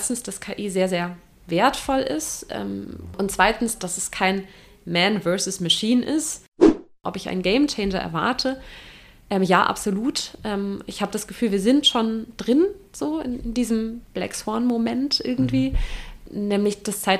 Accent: Hamburg, Germany; born there; also born or lived in Bergisch Gladbach; Gebürtig komme ich aus Hamburg tatsächlich, also gar nicht aus der Region. Wir sind aber in meiner Kindheit ziemlich oft umgezogen aus Karrieregründen meiner Eltern. Abitur gemacht habe ich dann im Bergischen Land, in Bergisch Gladbach.

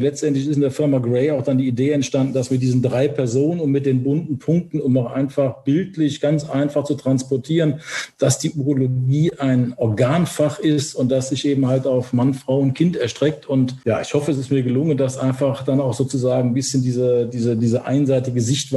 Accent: Cologne, North Rhine-Westphalia, Germany; accent: Cologne; Und dann war es ja auch ein Schritt zurück ins Rheinland, wo ich ja herkomme. Ich komme ja aus Köln. Man hört es wahrscheinlich auch an meinem Kölner Singsang so ein bisschen.

